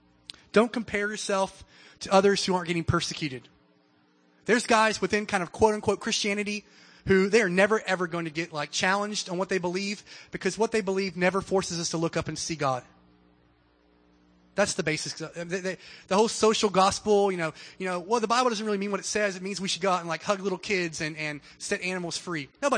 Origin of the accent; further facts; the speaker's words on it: the South, United States; I know I'm in the South, and I'm from the South.